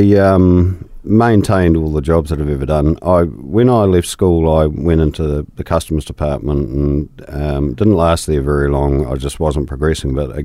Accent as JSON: {"language": "English", "town": "Christchurch", "region": "Canterbury", "country": "New Zealand", "tie": "born or raised there", "also_born_or_lived": "Wellington", "said": "Grew up predominantly in Christchurch. I was born in Wellington, but moved to Christchurch when I was only a wee nipper. Schooled here and just lived here ever since. Cantabrian through and through."}